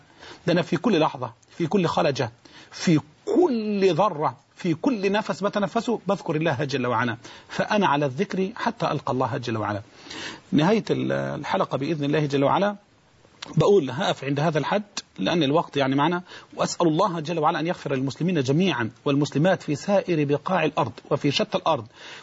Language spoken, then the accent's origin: Arabic; Egypt; بلدنا مصر.